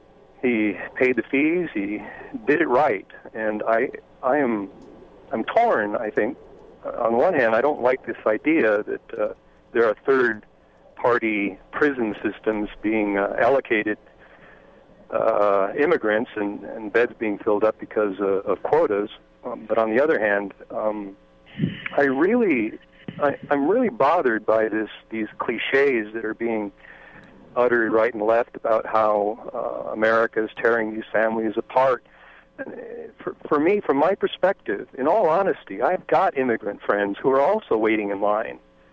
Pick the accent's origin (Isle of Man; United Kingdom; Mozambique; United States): United States; Santa Cruz, California; I am Mexican American. I was raised and I was born here. I raised here. So are my parents. I used to work in the orchards of Cupertino when I was a boy